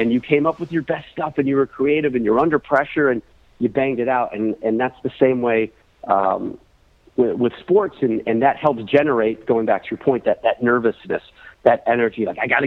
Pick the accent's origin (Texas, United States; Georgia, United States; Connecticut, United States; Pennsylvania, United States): Connecticut, United States; I grew up in Connecticut, so Bristol was just down the road for me.